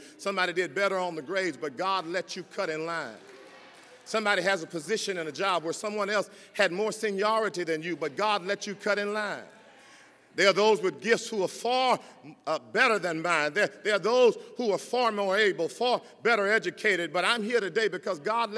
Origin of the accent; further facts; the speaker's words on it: Hearne, Texas, United States; Dr. Gregory told you I grew up in Hearn, Texas